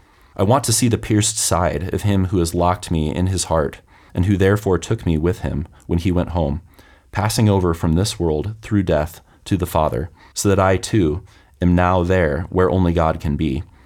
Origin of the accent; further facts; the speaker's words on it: Iowa, United States; so I grew up in Iowa in the Midwest, it's the land of fish fries.